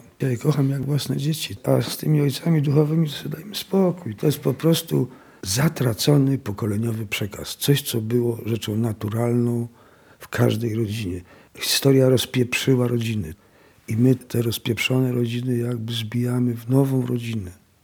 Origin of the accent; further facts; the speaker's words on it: Bliżyn, Świętokrzyskie Voivodeship, Poland; born there; sypnął na Bliżyn taką kasę, że ja się urodziłem w ceglanym bloku pod czerwoną dachówką.